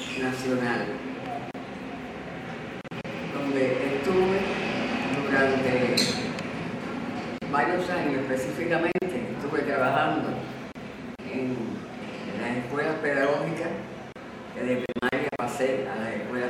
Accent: Matanzas, Cuba; Estuve sin trabajar cuando me gradué en el 48, yo soy de Matanzas.

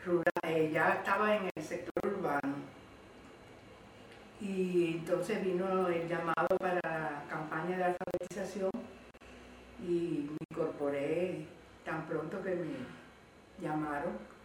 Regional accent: Zihuatanejo, Guerrero, Mexico; Yo era natural de Zahuatanejo y allí había trabajado en muchas escuelas rurales de la cercanía.

